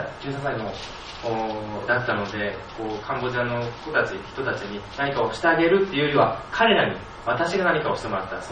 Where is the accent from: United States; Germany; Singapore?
Singapore; Japanese is a second language; 今20歳になって、シンガポールから来ました大学生です。